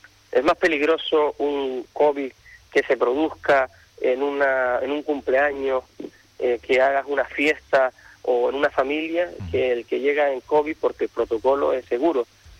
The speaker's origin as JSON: {"language": "Spanish", "region": "Canary Islands", "country": "Spain", "said": "defender nuestra identidad como canarios y canarias"}